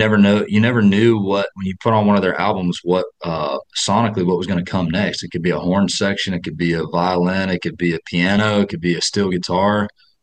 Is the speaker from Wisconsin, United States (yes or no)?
no; North Carolina, United States; It's something that I really connect with from my upbringing and how I was brought up in North Carolina